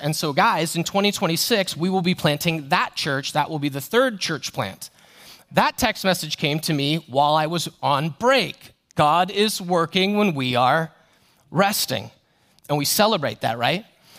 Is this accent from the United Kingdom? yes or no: no; United States; No, no, no. I'm totally American, all right?